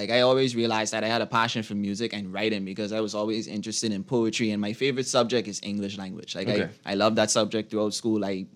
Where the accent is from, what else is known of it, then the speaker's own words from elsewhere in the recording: Abaco, Bahamas; born there; I'm from Abaco, by the way. Okay, all right. And I didn't live there. I was born in Abaco.